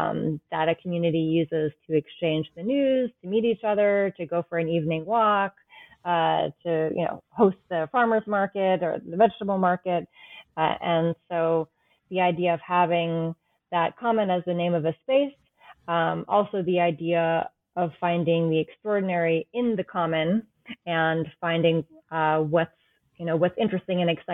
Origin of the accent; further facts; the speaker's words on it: New England, United States; I grew up in New England, and Amherst College is sort of perched right on the edge of a town common.